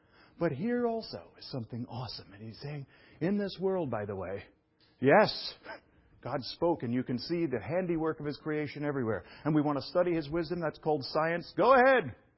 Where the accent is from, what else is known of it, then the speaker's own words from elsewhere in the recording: New York City, New York, United States; I came from New York City, which is a loud place, and I didn't even know it at the time, but it was like when I moved to Bethesda, Maryland, I thought it was the country